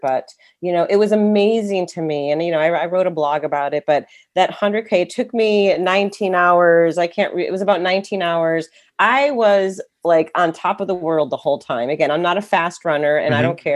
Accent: Pittsfield, Massachusetts, United States; So one year I was in Massachusetts and I had climbed the highest peak there, which happened to be Mount Greylock, which is close to Pittsfield, which is my hometown.

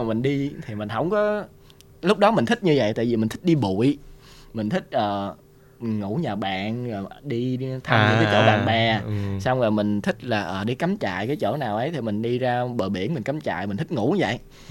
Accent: Mekong Delta, Vietnam; Nhưng mà khi người ta hiểu là mình miền Nam, đặc biệt là mình lên lớn lên ở miền Tây.

